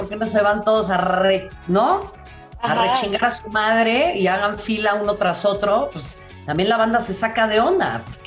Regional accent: Xochimilco, Mexico City, Mexico; También yo que crecí en Xochimilco

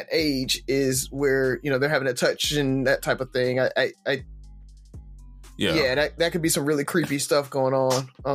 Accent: the South, United States; Like, growing up in the South, we might have seen some overt racism a little bit more

